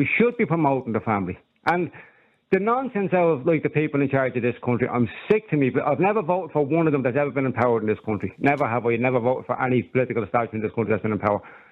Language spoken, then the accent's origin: English; Ireland; I am not a European. I am not a global citizen. I am an Irishman, born and bred in this country.